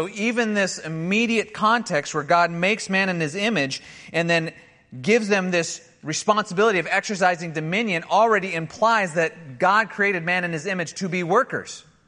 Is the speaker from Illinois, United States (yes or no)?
no; Montana, United States; And when growing up in Montana, you always had to carry a sidearm with you